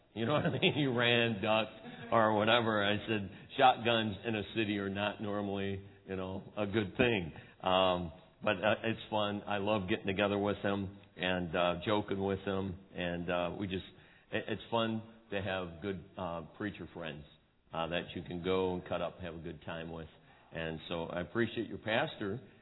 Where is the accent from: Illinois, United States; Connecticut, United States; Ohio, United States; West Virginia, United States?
Ohio, United States; Cleveland; now in Chesterton, United States; And there's a growing up in Cleveland, there's a hustle and bustle in a city